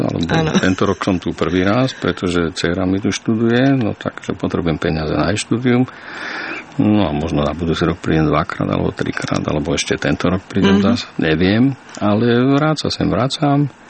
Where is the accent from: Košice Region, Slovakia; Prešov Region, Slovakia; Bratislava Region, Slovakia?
Bratislava Region, Slovakia; Bratislava; also born or lived in Banská Bystrica; Lenže ja som tých mojich prvých 19 rokov mojho života žil v Bratislave.